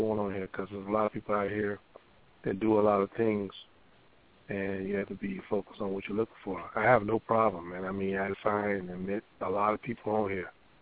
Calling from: Seattle, Washington, United States; Yeah, this I'm from Seattle.

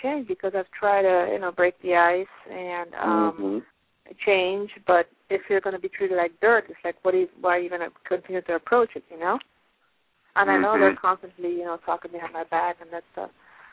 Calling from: Pennsylvania, United States; I'm calling from Pennsylvania.

